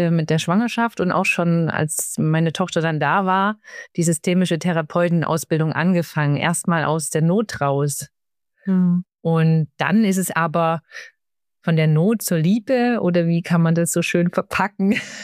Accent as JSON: {"language": "German", "town": "Stuttgart", "region": "Baden-Württemberg", "country": "Germany", "said": "Ich komme aus Stuttgart, bei Stuttgart."}